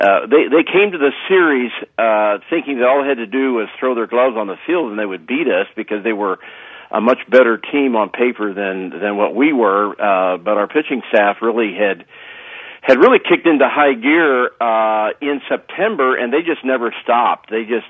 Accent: Galesburg, Illinois, United States; I grew up a Cub fan, and back when I was growing up in Galesburg, you were either a Cub or Cardinal fan.

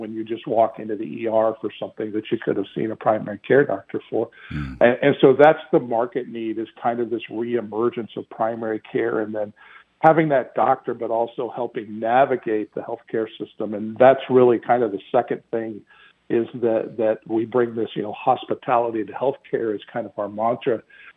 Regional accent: Connecticut, United States; I grew up in the St. Augustine, Avon, Abington area, and then moved to Farmington and graduated from Farmington High School way back in 1984.

